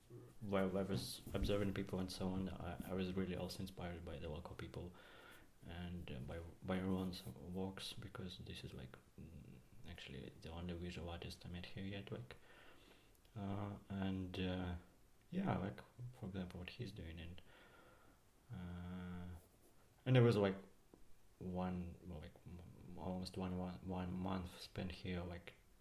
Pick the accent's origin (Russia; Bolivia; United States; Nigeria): Russia; also born or lived in Israel; now in Berlin, Germany; Actually, maybe I have to say where I'm from, because I'm from Russia, and I lived a bit in Israel, and now I live in Berlin for 1 year.